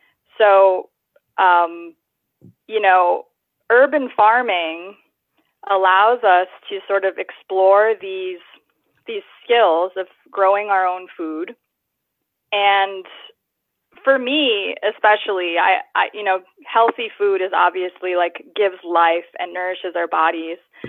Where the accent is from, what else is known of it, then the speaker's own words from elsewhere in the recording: Hawaii, United States; I'm from Hawaii, and the last time I read, it was something like 90% of the food is imported to the island